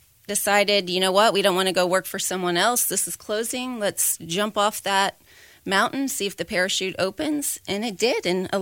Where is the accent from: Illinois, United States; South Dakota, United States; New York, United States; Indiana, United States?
Indiana, United States; moved away as an adult; also born or lived in Austin; Yes, so I grew up in Indiana.